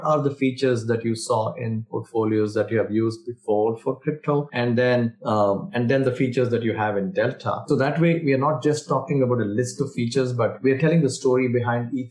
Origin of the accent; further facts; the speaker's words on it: India; English is a second language; moved away as an adult; now in United States; A funny story is, I grew up in India and then I came to America in the years. This was long, long ago. I'm now dating myself. So I came to America to do my PhD in computer science.